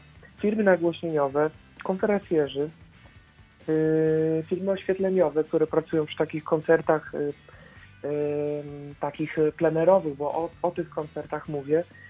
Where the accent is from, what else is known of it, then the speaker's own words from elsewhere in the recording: Kożuchów, Lubusz Voivodeship, Poland; also born or lived in Będzin; A że się urodziłem w Będzinie, to jest jedna część mojego życia, ale wychowałem się w województwie lubuskim w Kożuchowie.